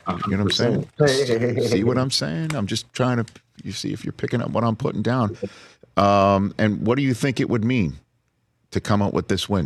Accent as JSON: {"language": "English", "region": "New York", "country": "United States", "said": "I'm from New York. What do I know? I don't know anybody in Texas."}